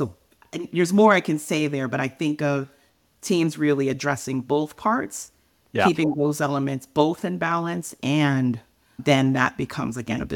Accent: Connecticut, United States; born there; I was born here in Connecticut in the northeast of the U.S.

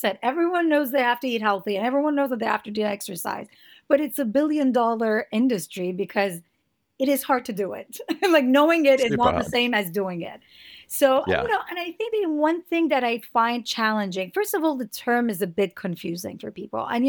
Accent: Iran; English is a second language; moved away as an adult; now in Montreal, Canada; I moved to Montreal from Iran in 2007 as an international student.

